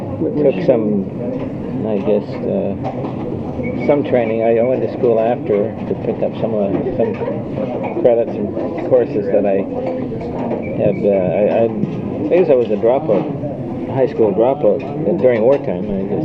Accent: Burnaby, British Columbia, Canada; also born or lived in Vancouver; I was born in Vancouver. And lived in Burnaby when I was quite young. We lived on a chicken ranch in Southwood Street in South Burnaby.

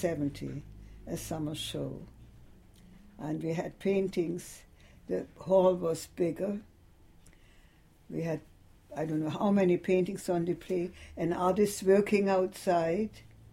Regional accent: Burnaby, British Columbia, Canada; But they wouldn't let me join because I was from Burnaby.

